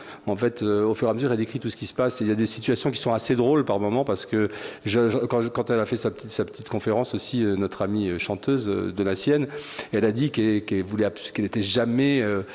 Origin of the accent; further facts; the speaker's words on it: France; parce que je suis français, les Français calculent verticalement, harmoniquement